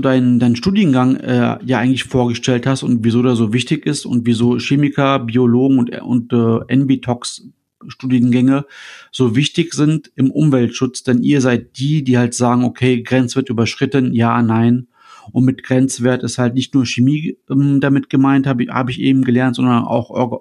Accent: Düsseldorf, North Rhine-Westphalia, Germany; also ich als Düsseldorfer

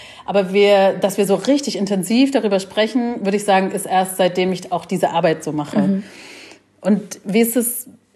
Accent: Berlin, Germany; also born or lived in Leipzig; ich bin in Leipzig geboren und das war noch zu Ostzeiten und hab da gelebt, bis ich 8 war. Und dann sind wir nach West-Berlin ausgewandert.

